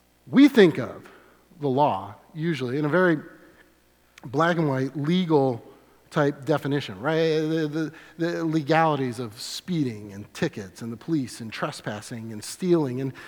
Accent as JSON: {"language": "English", "region": "Washington", "country": "United States", "tie": "born or raised there", "also_born_or_lived": "New England", "said": "because I grew up in Washington State and New England, right?"}